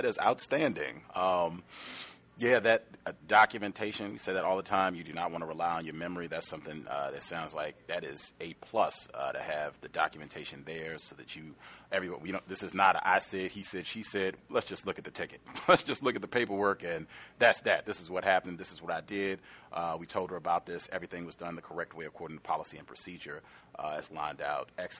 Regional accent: Virginia, United States; born there; And I was born in Virginia. I graduated from UVA.

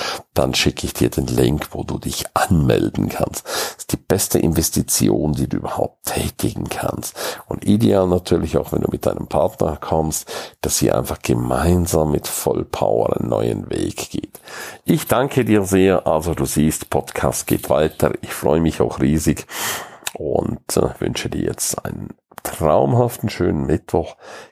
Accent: St. Moritz, Graubünden, Switzerland; Ich bin in St. Moritz, in meiner Heimat.

